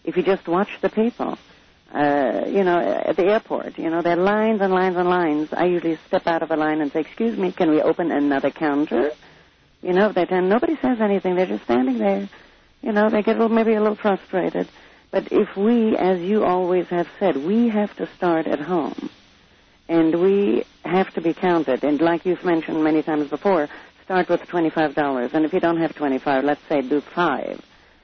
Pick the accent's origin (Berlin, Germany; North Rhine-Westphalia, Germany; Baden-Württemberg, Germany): Berlin, Germany; Well, see, I'm from West Berlin, so.